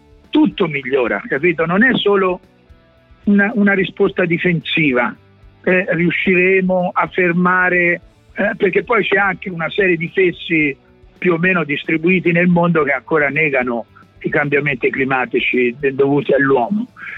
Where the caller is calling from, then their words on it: Arezzo, Tuscany, Italy; Io vivo da 18 anni, da dove parlo, in una casa geotermica nel centro di Arezzo, e non uso il gas da 18 anni